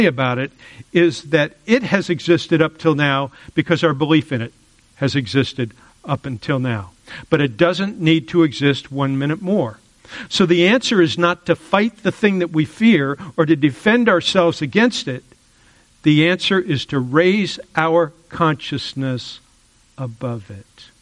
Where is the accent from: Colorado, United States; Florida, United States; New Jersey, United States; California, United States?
Florida, United States; I grew up in Florida. I love them.